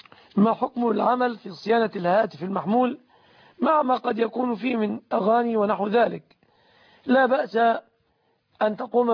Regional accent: Egypt; ما عندنا في مصر بنك إسلامي

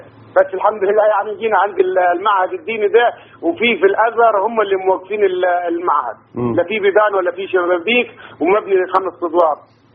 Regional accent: Sohag Governorate, Egypt; انا من محافظه سواج من محمد الجبليه.

